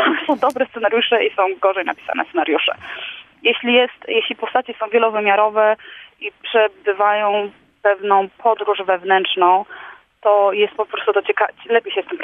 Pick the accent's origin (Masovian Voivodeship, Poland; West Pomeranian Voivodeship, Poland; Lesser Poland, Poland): West Pomeranian Voivodeship, Poland; Szczecin; now in Berlin, Germany; ja jestem ze Szczecina i mieszkam w Berlinie.